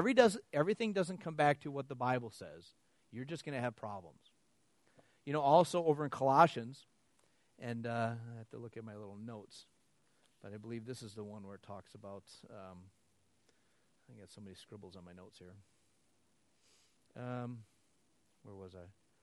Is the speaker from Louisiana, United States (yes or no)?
no; Wisconsin, United States; Well, so do some people in Wisconsin. You know, I'm from Wisconsin.